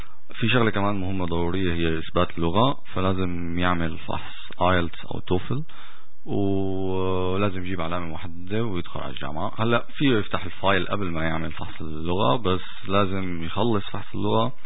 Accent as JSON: {"language": "Arabic", "country": "Syria", "said": "نحن سوريين"}